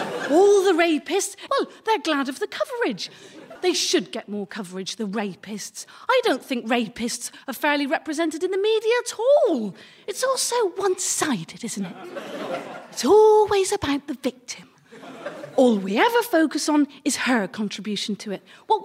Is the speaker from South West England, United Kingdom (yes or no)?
yes; Gloucester, South West England, United Kingdom; we were driving around my hometown of Gloucester, and Dad was pointing out like all the landmarks and places of interest.